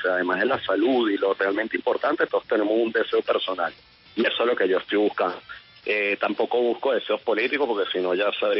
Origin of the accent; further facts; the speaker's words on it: Venezuela; now in Caracas, Venezuela; Soy un venezolano viviendo en Venezuela, que eso es algo extraño en estos tiempos, ¿no?